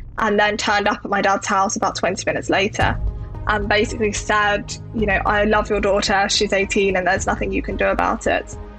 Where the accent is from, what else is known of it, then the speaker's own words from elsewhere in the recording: London, United Kingdom; So I grew up in Southeast London